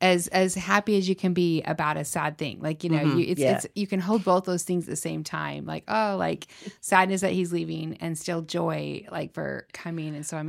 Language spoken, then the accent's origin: English; Salt Lake City, Utah, United States; now in Las Vegas, United States; And I grew up in Salt Lake City, Utah.